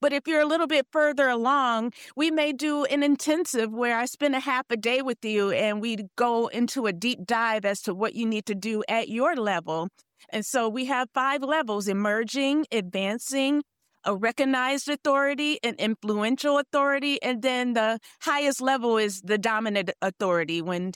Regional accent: Flint, Michigan, United States; So I'm from Flint, Michigan, and my favorite rappers … came to Flint, Michigan in 1982

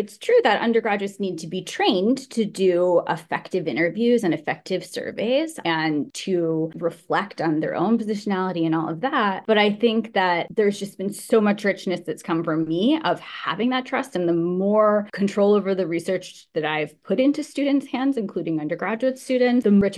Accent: East Coast, United States; So I am a white U.S. born woman identified person, and I grew up in the East Coast

